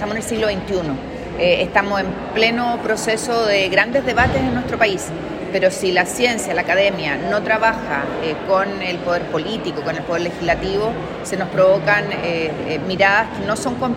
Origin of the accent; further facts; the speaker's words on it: Concepción, Biobío, Chile; born there; Yo soy penquista de nacimiento